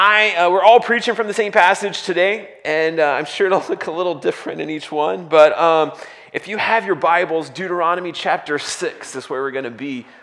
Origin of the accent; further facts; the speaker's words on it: Georgia, United States; so I grew up in Northwest Georgia. Small town, a little bit bigger than Paulding, but in Northwest Georgia.